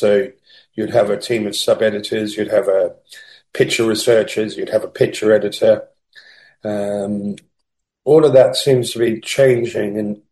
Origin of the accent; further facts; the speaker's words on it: London, United Kingdom; moved away as an adult; now in Valencia, Spain; I'm a freelance journalist. I'm from London. I grew up in London and lived for many years in London. And 6 years ago, I relocated to Valencia in Spain.